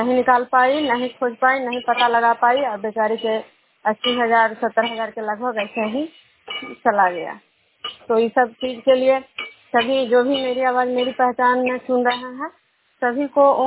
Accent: Nalanda, Bihar, India; मैं विष्णु प्रोग्राम खजरा पंचायत नालंदा जिला नगर नमसा प्रखंड की निवासी हूँ।

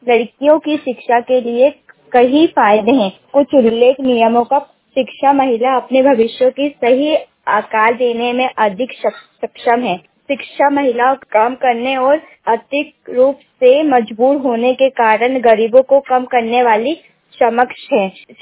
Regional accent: Indore, Madhya Pradesh, India; मैं इंदौर मध्य प्रदेश से हूँ।

